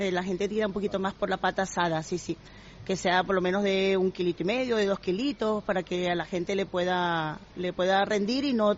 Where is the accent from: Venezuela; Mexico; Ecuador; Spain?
Venezuela; hombre, soy venezolana, tengo mi clientela también latina